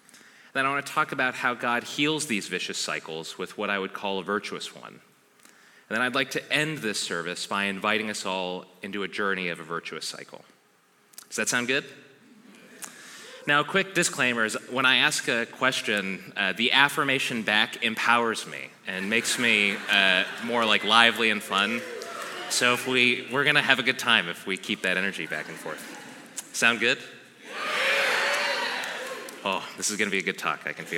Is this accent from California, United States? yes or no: yes; Los Angeles, California, United States; As I said, I grew up in Los Angeles, but I didn't grow up on the west side. I grew up on the east side.